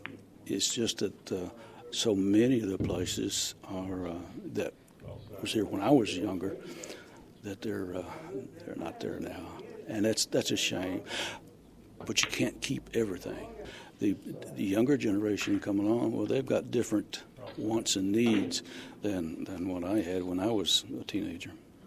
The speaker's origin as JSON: {"language": "English", "town": "Forgeville", "region": "Kentucky", "country": "United States", "tie": "born or raised there", "said": "I grew up in Forgeville, and if we didn't want to buy anything, we came to Owensboro."}